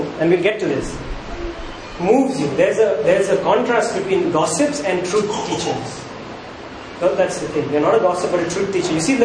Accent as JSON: {"language": "English", "region": "Maharashtra", "country": "India", "tie": "born or raised there", "said": "I remember when I was growing up in Maharashtra, right?"}